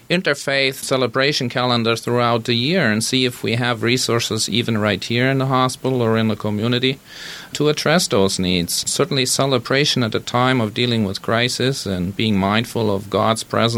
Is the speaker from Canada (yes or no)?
no; Germany; now in Anchorage, United States; You may pick up on my accent. I'm from Germany.